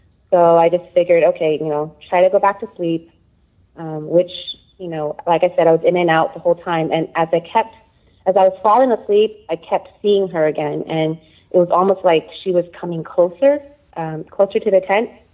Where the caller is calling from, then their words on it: California, United States; I'm calling from California.